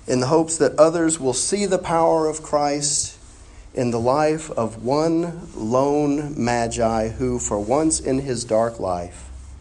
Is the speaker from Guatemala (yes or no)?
no; Spain; when we were kids growing up in Spain. See, we lived in a house on a hill in a row of similar houses that lined a crushed granite street on the edge of a subdivision.